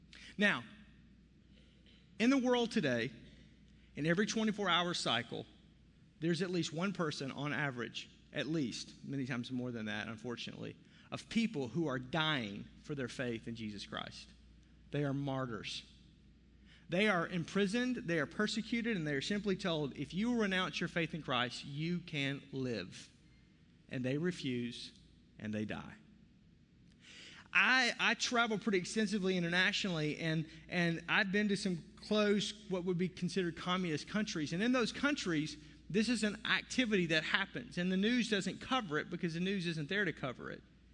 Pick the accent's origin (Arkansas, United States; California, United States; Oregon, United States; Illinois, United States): Arkansas, United States; Multiple syllables, and I'm from Arkansas.